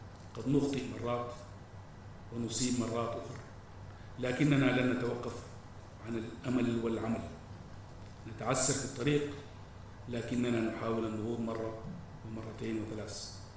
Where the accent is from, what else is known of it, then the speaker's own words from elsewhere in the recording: Sudan; نحتاج كسودانيين أن ننظر لتجربتنا جيدا